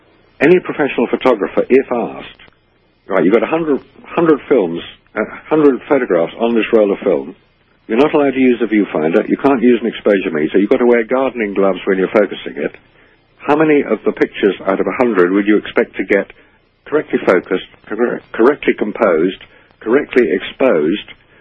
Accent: United Kingdom; maybe it's because I'm British

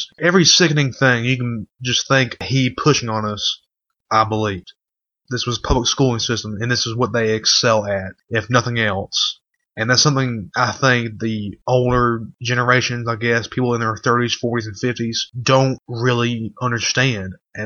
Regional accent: the South, United States; As I'm sure you can tell, I'm from the South. I'm from a really small town, and unfortunately, it was majority black.

